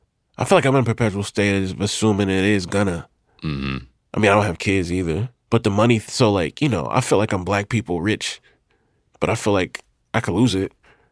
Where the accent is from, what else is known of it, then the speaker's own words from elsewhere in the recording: Mississippi, United States; You know, allow me, I'm from Mississippi. We don't talk to you. There's like a decorum.